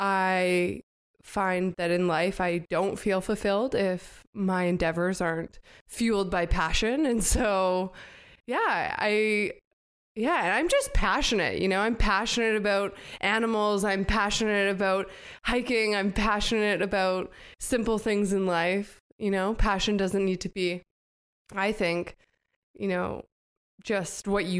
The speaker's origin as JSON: {"language": "English", "town": "Kelowna", "region": "British Columbia", "country": "Canada", "tie": "born or raised there", "said": "So I grew up in Kelowna, and I was a dual sport athlete."}